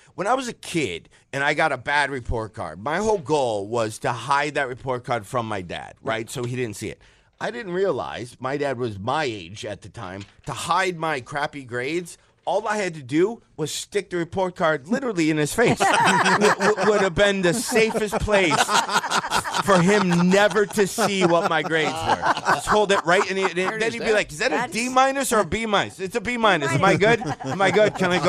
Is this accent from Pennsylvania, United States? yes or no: no; Detroit, Michigan, United States; I'm from Detroit. I'm not classifying that as a truck.